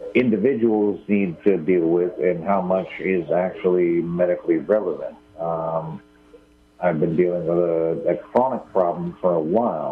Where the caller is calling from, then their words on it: Garberville, California, United States; I'm calling from Garberville, and I love the conversation.